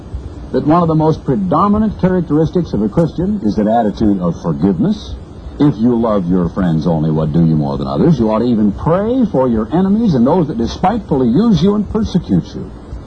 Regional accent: Oregon, United States; As a preacher's boy growing up in Oregon, I decided that since I'd heard the news that all preacher's boys were dirty little unprintable blah blah blankety blank thus and such

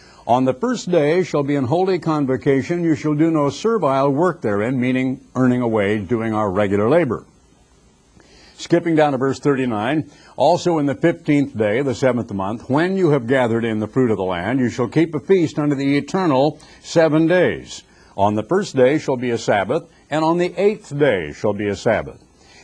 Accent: United States; I'm an American.

